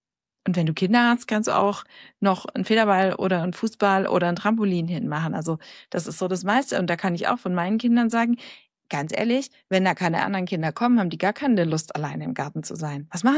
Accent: Bavaria, Germany; born there; ich bin ja in Bayern geboren

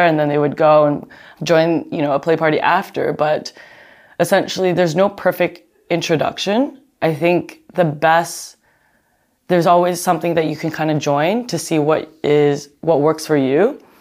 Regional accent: New York, United States; also born or lived in London / Bangkok; now in Berlin, Germany; I'm from New York, and I've lived in London, Bangkok for a few years, and then I moved to Berlin.

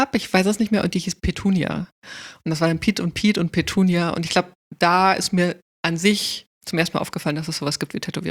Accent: Munich, Bavaria, Germany; Also wir hatten, oder wir haben, also wo ich aufgewachsen bin, 20 Minuten zu Fuß war so ein Club, den gibt es immer noch, Gott sei Dank. Eine der wenigen Subkulturen noch in München.

